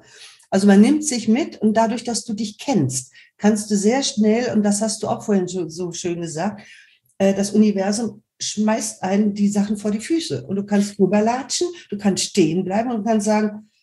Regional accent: Germany

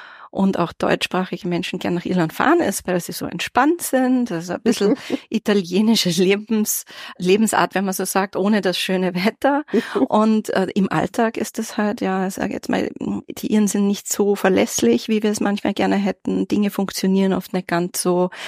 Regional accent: Austria; now in Ireland; am liebsten mache ich es ja eh in Österreich, wo ich herkomme.

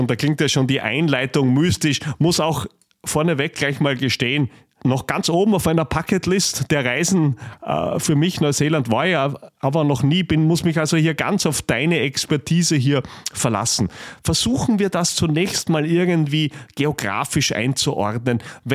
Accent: Austria; Und das sagen wir hier als Österreicher

